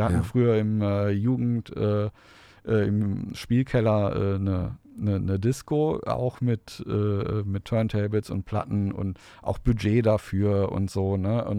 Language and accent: German; Dümpten, North Rhine-Westphalia, Germany; ich bin 76 geboren, bin in Dümmten aufgewachsen, Nordstraße, da gibt es ja auch das Jugendhaus Nordstraße, das Jugendzentrum.